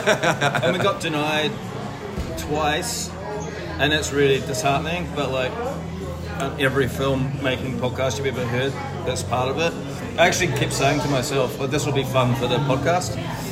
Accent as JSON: {"language": "English", "country": "New Zealand", "said": "I'm a Kiwi, and there's funding at home"}